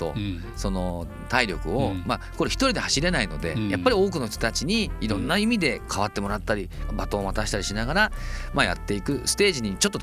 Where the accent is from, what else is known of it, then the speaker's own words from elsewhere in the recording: Kurume, Fukuoka, Japan; やっぱ僕が一番やっぱり僕久留米なんですよね、うんうん、で久留米のやっぱ先輩方、商工会議所の先輩たちが本当に一生懸命資金を